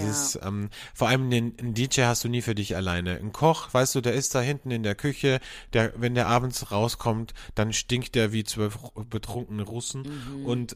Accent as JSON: {"language": "German", "region": "Carinthia", "country": "Austria", "tie": "born or raised there", "moved": "as an adult", "lives_now": "Vienna, Austria", "said": "als ich von Kärnten, von meinem Bundesland, wo ich aufgewachsen bin, nach Wien gezogen bin. Okay, da war ich 18, 19"}